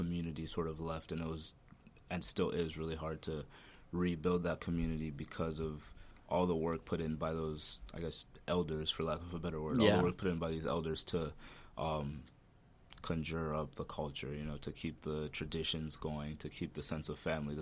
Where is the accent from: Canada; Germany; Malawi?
Malawi; I was just set up, and a lot of people growing up in Malawi were sort of just set up to think in a more communal point of view.